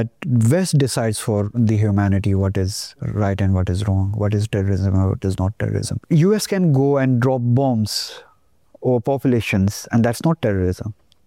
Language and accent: English; India; I'm sorry for my own society, because I come from India and I'm an Indian.